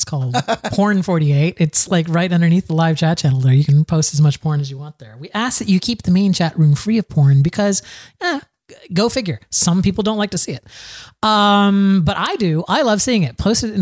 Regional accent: Germany; I am from Germany. Well, we have mini sausages and drink the beer and do the oompas.

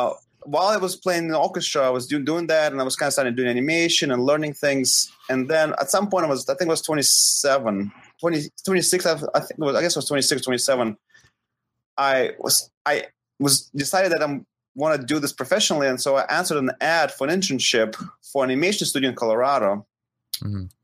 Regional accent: Ukraine; moved away as an adult; now in United States; So I came to US after high school. So I was born in Ukraine and studied in Ukraine. Went to school in Ukraine and then came to US to go to university.

